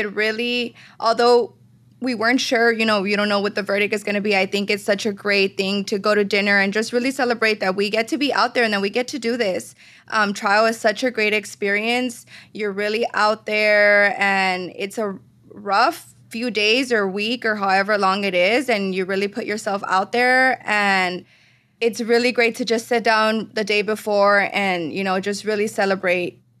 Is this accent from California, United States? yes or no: no; Texas, United States; So I am from the Rio Grande Valley. I've been in San Antonio for about 10 years now